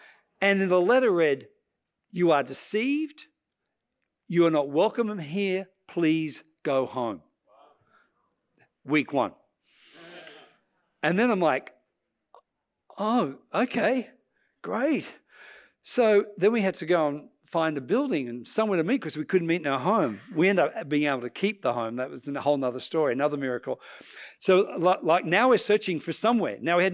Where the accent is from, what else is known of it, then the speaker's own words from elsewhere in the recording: Australia; I said, look, I'm Australian, I'm a Christian, I'm a pastor, I need an auditorium, do you have one?